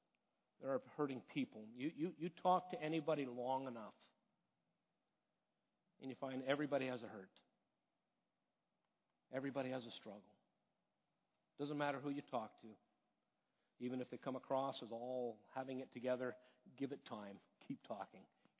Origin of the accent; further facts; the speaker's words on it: Canada; I'm a Canadian. I'm automatically a witness for my country.